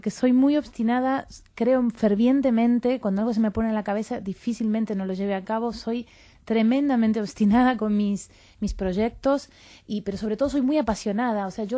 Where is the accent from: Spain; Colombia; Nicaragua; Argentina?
Argentina; accent: Argentine; justo ahora que necesito mi acento argentino no viene.